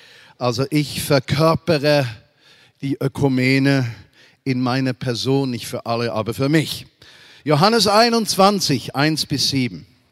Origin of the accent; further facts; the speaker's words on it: Switzerland; Als Schweizer sind wir ja ein Bauernstaat, nicht wahr? Und wir duzen jeden.